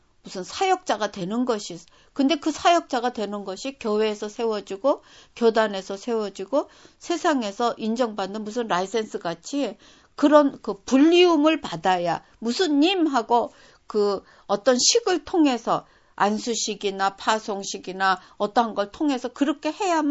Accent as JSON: {"language": "Korean", "country": "South Korea", "tie": "born or raised there", "also_born_or_lived": "Japan", "moved": "as an adult", "lives_now": "United States", "said": "저는 한국에서 태어나 자라다가 일본으로 시집 가서 일본에서 낯선 언어와 낯선 문화 속에서 낯선 음식 속에서 사느라고 문화 충격을 겪었고 또 거기서 이제 한 15, 16년 있다가 미국으로 와가지고"}